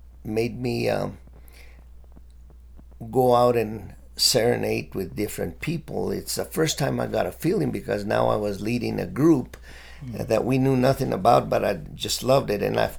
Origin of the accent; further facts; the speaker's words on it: Amalia, New Mexico, United States; Growing up in Amalia, there was probably like four different groups.